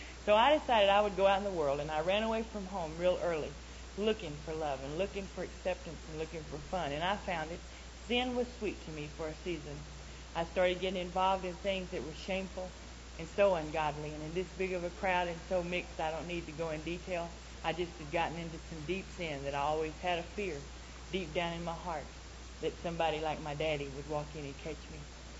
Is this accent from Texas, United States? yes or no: yes; Texas, United States; I'm just a great big girl. I'm from Texas. You know, everything in Texas is big.